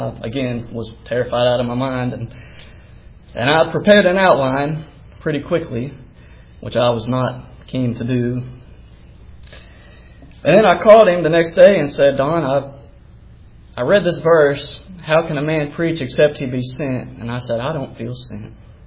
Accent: Danville, Kentucky, United States; When most of you know, I grew up in Danville

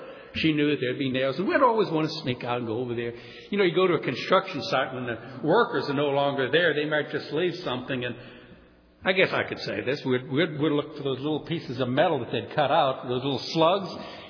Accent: New Orleans, Louisiana, United States; When I was a child, I remember once growing up in New Orleans

